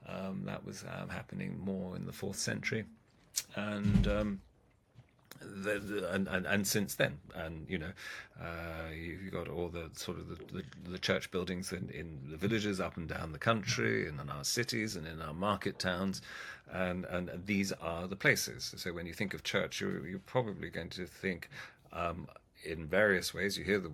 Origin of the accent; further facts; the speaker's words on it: Oxford, South East England, United Kingdom; I grew up in Headington, just outside Oxford